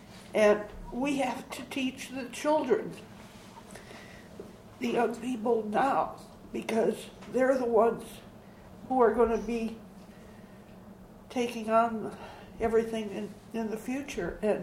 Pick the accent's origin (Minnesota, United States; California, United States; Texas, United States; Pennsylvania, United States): Texas, United States; Richardson; I'm from Richardson.